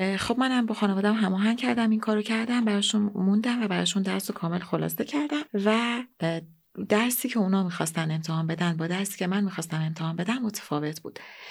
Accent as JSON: {"language": "Persian", "region": "Isfahan", "country": "Iran", "said": "البته منم خودم اصفهانیم."}